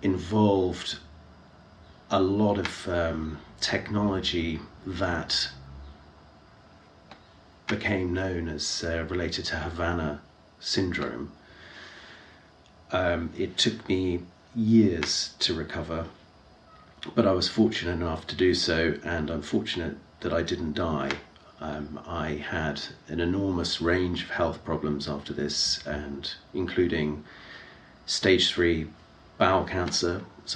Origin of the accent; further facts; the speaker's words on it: United Kingdom; I'm a British citizen.